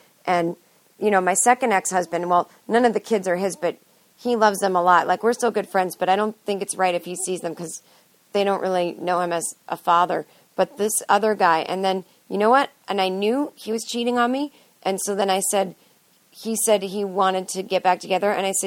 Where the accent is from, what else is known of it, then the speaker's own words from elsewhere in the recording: Los Angeles, California, United States; So then he starts saying to me, so where are you from? And I said, L.A.